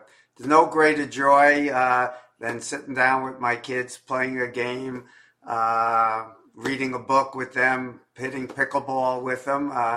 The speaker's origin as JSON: {"language": "English", "town": "Bronx", "region": "New York", "country": "United States", "tie": "born or raised there", "said": "I grew up in the Bronx and never had done anything like that."}